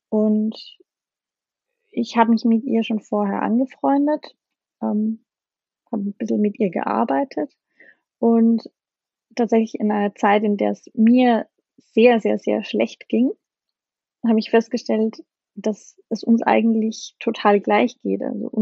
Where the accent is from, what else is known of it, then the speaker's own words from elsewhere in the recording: Austria; ich bin 27 Jahre alt und ich komme aus dem schönen Österreich, wie man vielleicht hört an meinem Akzent.